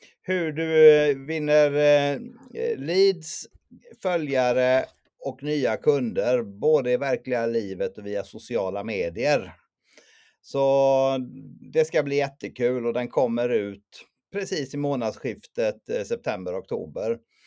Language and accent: Swedish; Sweden; Nej, jag kommer ner från västra Sverige. Bor i närheten av Göteborg